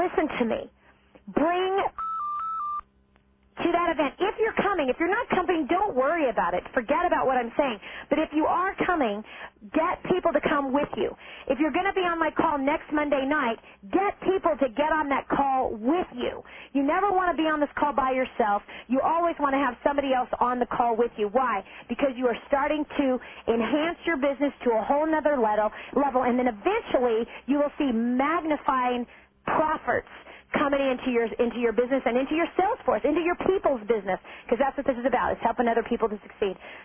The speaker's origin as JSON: {"language": "English", "country": "Philippines", "said": "I'm from the Philippines."}